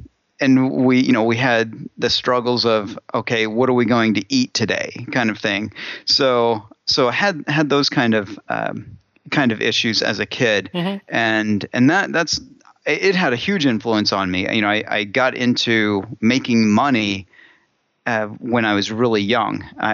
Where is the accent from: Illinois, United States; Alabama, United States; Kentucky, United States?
Illinois, United States; Elkville; also born or lived in Phoenix; I grew up in southern Illinois, in a really tiny town called Elkville